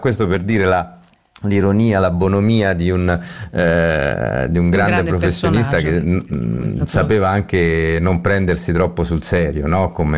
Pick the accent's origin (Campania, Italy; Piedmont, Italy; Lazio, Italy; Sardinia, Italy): Lazio, Italy; Rome; da 17enne e da romano, speravo di andare a vedere la finale dell'Olimpico con l'Italia.